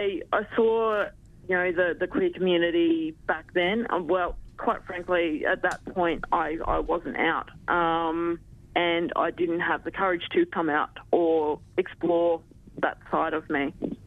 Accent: Ballarat, Victoria, Australia; now in Geelong, Australia; So I'm from Geelong. I'm originally actually from Ballarat as well. I was born in Bryn, Ballarat. So I guess that transition from Ballarat to Geelong, that was a pretty significant move for me

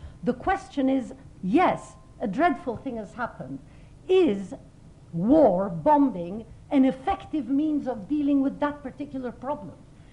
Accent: Turkey; I come from Turkey

